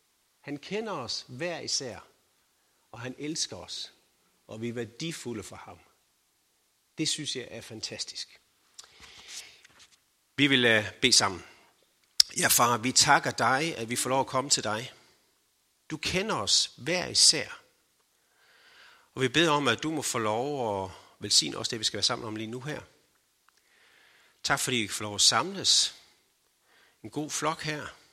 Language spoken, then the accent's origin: Danish; Skjern, Central Denmark Region, Denmark; og jeg kommer faktisk her fra Skjern og omegn. Jeg er i hvert fald født op i Handingen. Og … Jeg har faktisk gået på handelsskolen heromme, og gået om på omegnsskolen også.